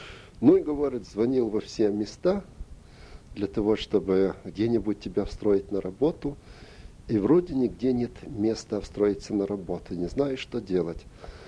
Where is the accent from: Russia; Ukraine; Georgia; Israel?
Ukraine; она стала спрашивать, откуда, говорит, я сказал, что с Украины.